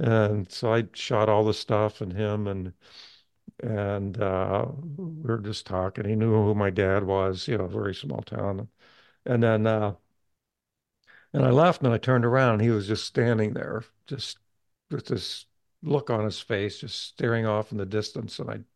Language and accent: English; East Liverpool, Ohio, United States; I shot that in my hometown, a little town on the Ohio River called East Liverpool.